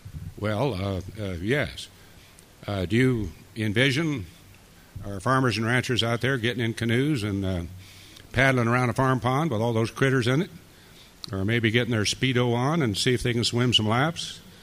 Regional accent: Dodge City, Kansas, United States; I said, yes, ma'am, I do. I'm from Dodge City, and I'm quite familiar with that.

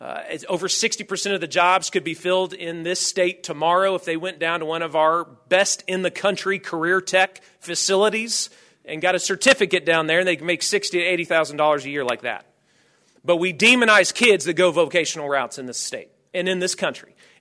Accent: Oklahoma, United States; I'm from Oklahoma, because I'm proud to be an Oklahoman.

